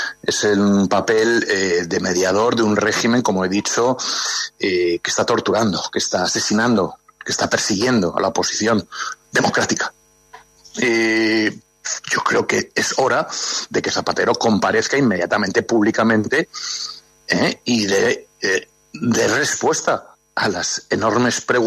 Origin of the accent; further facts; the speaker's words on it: Spain; mientras por ejemplo en mi país, en España, había una dictadura